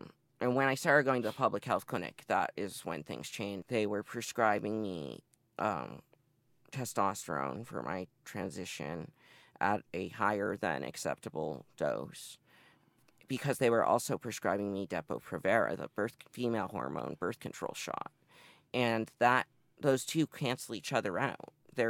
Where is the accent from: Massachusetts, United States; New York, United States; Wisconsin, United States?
Massachusetts, United States; now in Chicago, United States; Well, I was born in Beverly, Massachusetts, a suburb of Boston, on the North Shore. I moved around a lot as a kid, but always in northeastern Massachusetts.